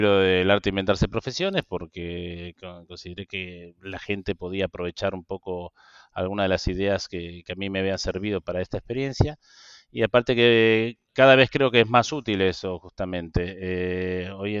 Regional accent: Argentina; moved away as an adult; yo llegué de Argentina en el año 2002.

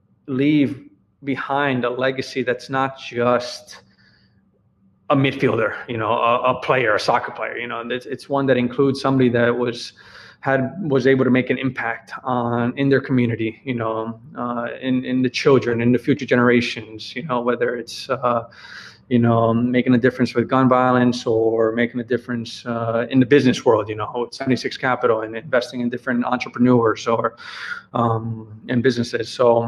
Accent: Weston, Florida, United States; now in Philadelphia, United States; I grew up in Weston and the town over from me is Parkland, and there was a Parkland shooting, and that hit, I mean, that hit real close to home.

